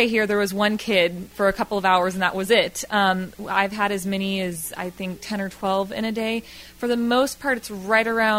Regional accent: Fresno, California, United States; now in Clovis, United States; I'm actually from Fresno, California. I'm out in Clovis right now, but I was Fresno born and raised

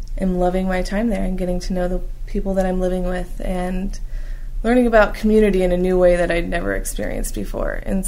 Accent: Kerman, California, United States; I grew up local. I grew up out in Kerman. I went to Kerman High.

